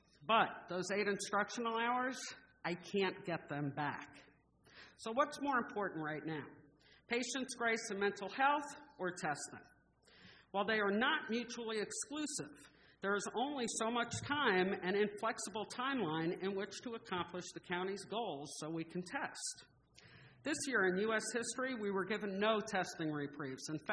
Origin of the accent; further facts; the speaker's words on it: South Daytona, Florida, United States; I come from South Daytona, and I teach at Seabreeze High School.